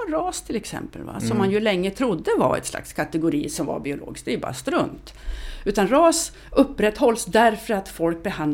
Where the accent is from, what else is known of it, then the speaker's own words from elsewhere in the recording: Lycksele, Västerbotten County, Sweden; born there; Jag är född i Lycksele.